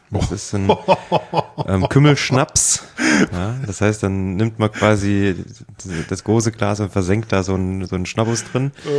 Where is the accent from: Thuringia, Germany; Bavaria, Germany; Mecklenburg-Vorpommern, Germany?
Thuringia, Germany; Saalfeld; Hat nur noch so ein Saalfelder Ur oder Ur-Saalfelder mitgenommen, was aus meiner Heimat so ein bisschen ist